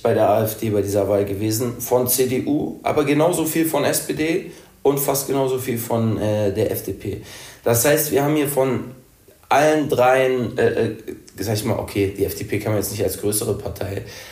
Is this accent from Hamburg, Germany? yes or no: yes; Hamburg, Germany; als Hamburger ist man ja schmerzfrei.